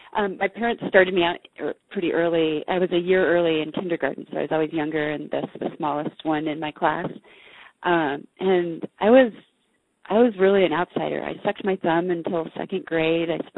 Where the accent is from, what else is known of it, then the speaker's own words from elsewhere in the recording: Richland, Washington, United States; Oh, I grew up in Richland, Washington, which is a small town in eastern Washington.